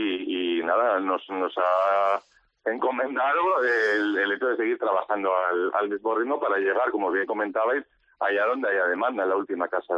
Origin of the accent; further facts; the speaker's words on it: Cantabria, Spain; o por mi parte, en este caso como cántabro, pues por supuesto que encantado de formar parte de ello.